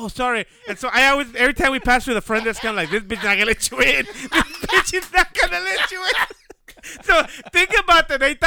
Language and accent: English; Mexicali, Baja California, Mexico; Yeah, we're from Mexicali.